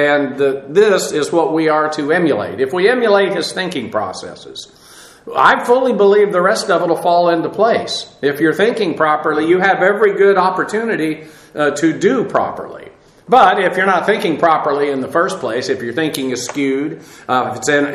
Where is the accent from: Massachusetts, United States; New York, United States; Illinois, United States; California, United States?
Massachusetts, United States; born there; Let's see, I was born in Massachusetts, so that must make that state really, really great.